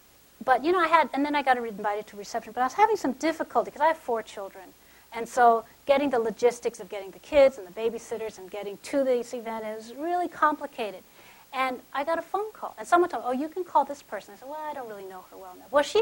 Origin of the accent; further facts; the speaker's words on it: California, United States; I was born and raised in California. My parents are immigrants. I came here for graduate school in the philosophy department